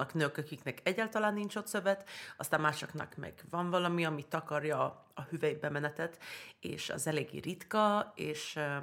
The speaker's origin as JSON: {"language": "Hungarian", "country": "Sweden", "tie": "born or raised there", "said": "mikor felnőttem Svédországban"}